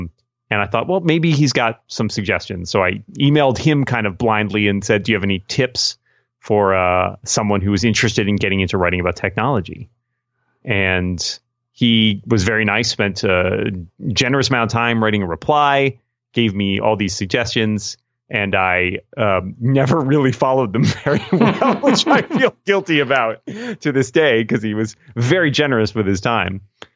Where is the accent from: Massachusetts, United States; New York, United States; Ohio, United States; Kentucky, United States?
Massachusetts, United States; Boston; because I grew up in Boston in the early 90s.